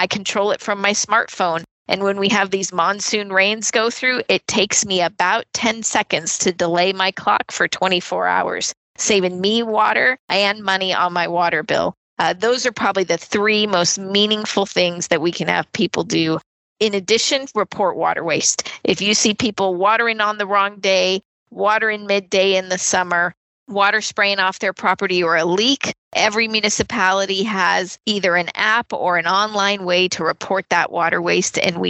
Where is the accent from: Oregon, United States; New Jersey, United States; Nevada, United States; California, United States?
Nevada, United States; Las Vegas; I live here too. My kids live here. I am born and raised in Las Vegas